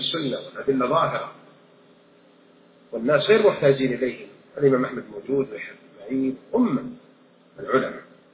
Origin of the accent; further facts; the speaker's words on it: Taif, Makkah Province, Saudi Arabia; جون عندنا في الطائف